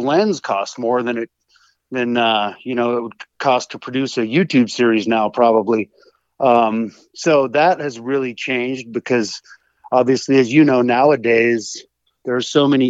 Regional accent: Oregon, United States; now in Montana, United States; I'm a lifelong hunter. I grew up in Oregon. My dad was an avid hunter. We hunted elk every year.

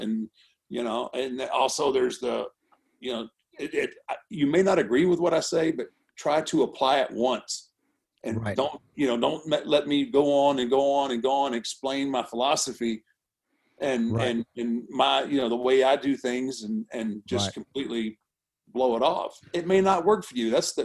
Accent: Houston, Texas, United States; So I grew up in Houston with Paul Bosch.

